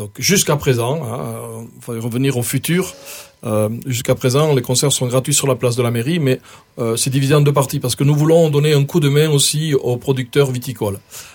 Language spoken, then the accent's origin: French; Occitanie, France; ce que nous appelons chez nous en Quercy, parce que le Quercy c'est assez vaste. Nous sommes dans le Quercy blanc, mais peu importe, nous sommes en Quercy